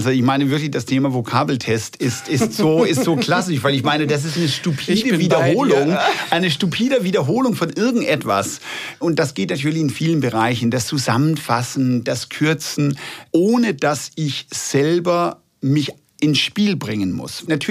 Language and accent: German; Denmark; now in Germany; In Dänemark, wo ich herkomme, ist es gang und gäbe.